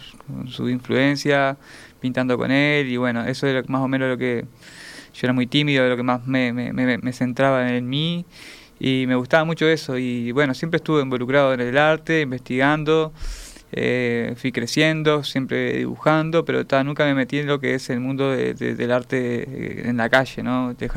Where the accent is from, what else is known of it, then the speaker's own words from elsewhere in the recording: Salto, Uruguay; born there; Nací en Salto en el 86, bueno, fui a colegio católico